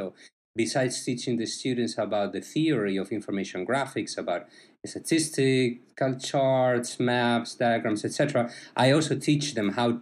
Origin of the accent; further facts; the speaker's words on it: Spain; now in Miami, United States; I am originally from Spain, and my background is in journalism. So I studied journalism in Spain many years ago